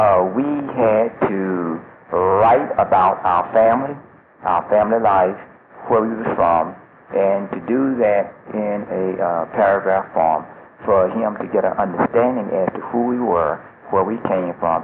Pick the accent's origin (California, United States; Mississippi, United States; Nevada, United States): Mississippi, United States; being a boy growing up in Mississippi, where my father, who was, I guess, an all-around kind of guy